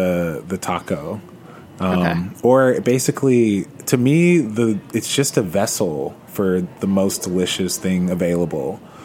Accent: Georgia, United States; No, so I am from Georgia

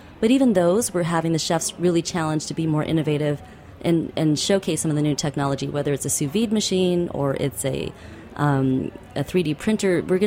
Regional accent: California, United States; And I'm like, you know, I'm from the Bay Area, so I had that kind of connection to it.

